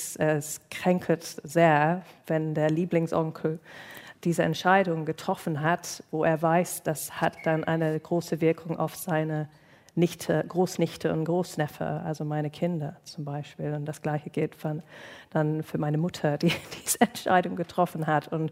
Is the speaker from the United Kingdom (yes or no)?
yes; United Kingdom; born there; German is a second language; in was für eine verrückte Reise mein Geburtsland sich gerade findet